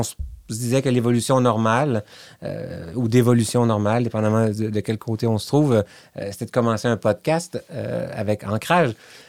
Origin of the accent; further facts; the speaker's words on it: Quebec, Canada; accent: Quebec French; je suis professeur à l'Université de Moncton. Comme vous pouvez le remarquer, j'ai un accent québécois.